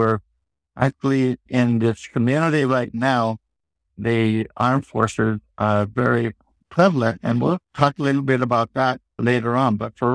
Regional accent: Guantanamo Bay, Guantánamo, Cuba; moved away as an adult; Well, I was born and actually been there till I was 18 after U.S. Naval Base Guantanamo Bay, Cuba.

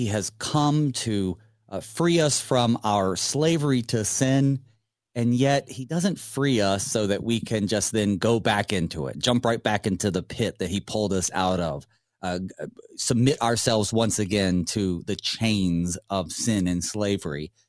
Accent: North Carolina, United States; growing up in North Carolina in the western part, 32 was cold, and is about as cold as it usually got.

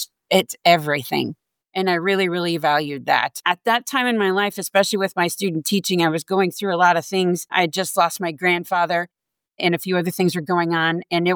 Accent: Altamont, Illinois, United States; also born or lived in Carbondale; So I was born in Carbondale, Illinois, while my parents were at school, but most of my life was here in Altamont.

